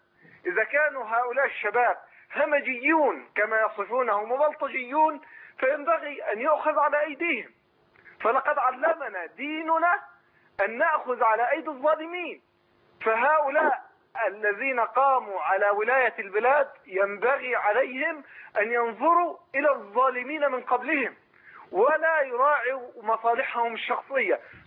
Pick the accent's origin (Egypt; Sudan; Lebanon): Egypt; now in Jordan; أنا مصري أعمل في الأردن